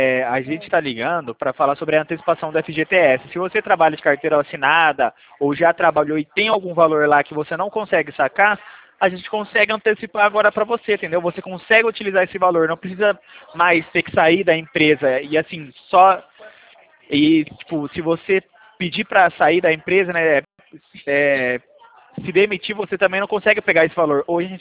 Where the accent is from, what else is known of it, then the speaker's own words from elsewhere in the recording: Valinhos, São Paulo, Brazil; eu sou daqui de Valinhos, São Paulo